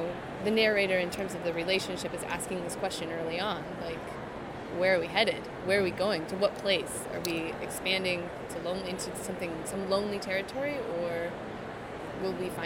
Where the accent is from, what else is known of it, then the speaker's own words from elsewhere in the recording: Albuquerque, New Mexico, United States; I'm from Albuquerque, if that contextualizes it at all as place.